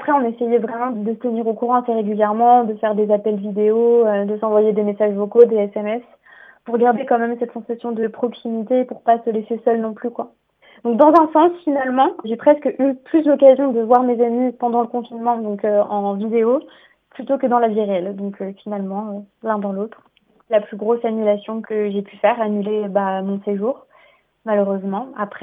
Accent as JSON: {"language": "French", "country": "France", "lives_now": "Barcelona, Spain", "said": "j'ai 24 ans et je suis française. J'étais à Barcelone"}